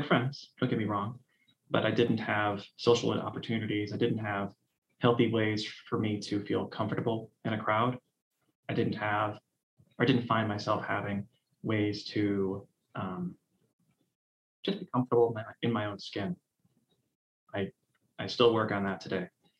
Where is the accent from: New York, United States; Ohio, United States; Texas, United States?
Ohio, United States; Cleveland; But I grew up in Cleveland, Ohio. Grew up in an area with the usual suburban, lower middle class type, usual to me.